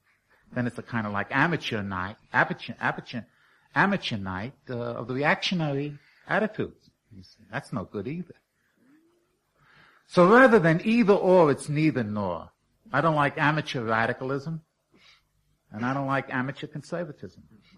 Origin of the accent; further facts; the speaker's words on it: New York City, New York, United States; I'm a New Yorker. It's impossible for a New Yorker to be an elitist.